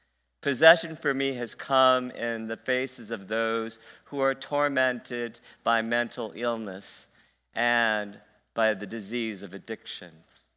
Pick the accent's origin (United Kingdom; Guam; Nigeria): Guam; I grew up on Guam, which at the time when I was growing up was very much a Roman Catholic country, island. About 99% of us were Roman Catholic, so I was raised in the Roman tradition.